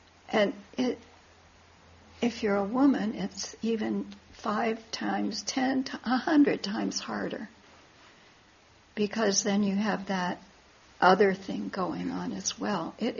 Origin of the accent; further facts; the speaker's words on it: Missouri, United States; I came from Missouri. There are different flowers here.